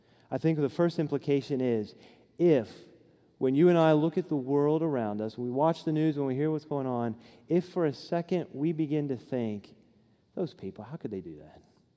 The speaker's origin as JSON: {"language": "English", "country": "United States", "tie": "born or raised there", "said": "Growing up in Fulton County, I thought, this is a little bit like Fulton County."}